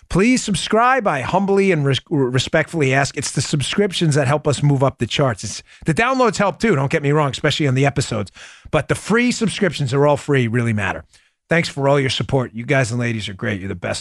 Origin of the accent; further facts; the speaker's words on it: United States; I'm American. I wasn't born. I've never even been to Italy.